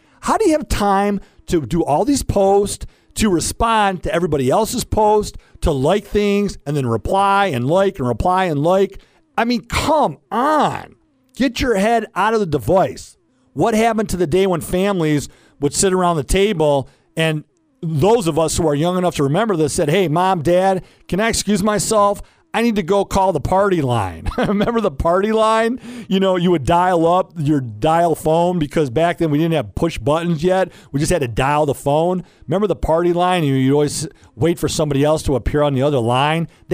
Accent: Detroit, Michigan, United States; and I grew up in Metro Detroit listening to Riff, Arthur P. and Mike Staff

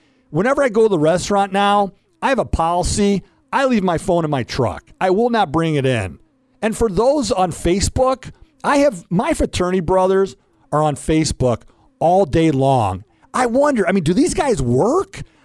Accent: Detroit, Michigan, United States; and I grew up in Metro Detroit listening to Riff, Arthur P. and Mike Staff

